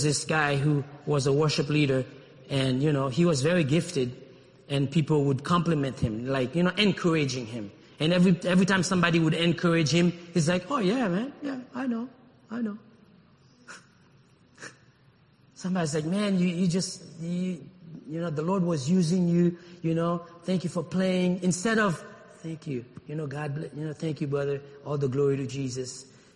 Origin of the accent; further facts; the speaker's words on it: Haiti; I came from a church. I came from Haiti. I was already a leader, gifted.